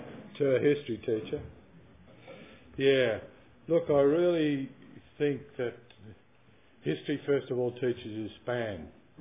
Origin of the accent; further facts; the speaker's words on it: Australia; When I said about being an Australian, one illustration of that is that virtually every summer some of our people die from fires on the edge of capital cities.